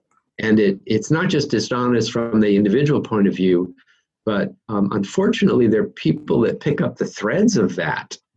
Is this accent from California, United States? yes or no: yes; Beverly Hills, California, United States; You know, I was born and raised in Beverly Hills, California.